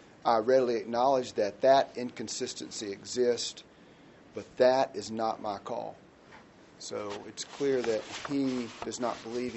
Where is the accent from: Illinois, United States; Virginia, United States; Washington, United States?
Virginia, United States; Appomattox; I'm from Appomattox